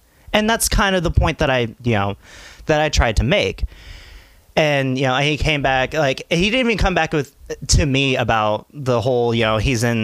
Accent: Fort Wayne, Indiana, United States; I'm a random from Fort Wayne, Indiana.

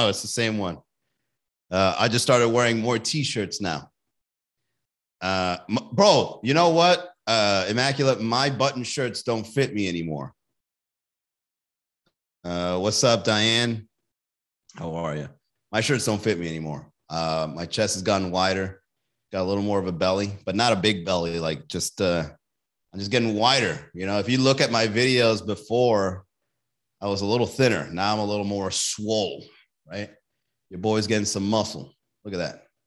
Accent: Alabama, United States; I'm from Alabama and marijuana is still illegal.

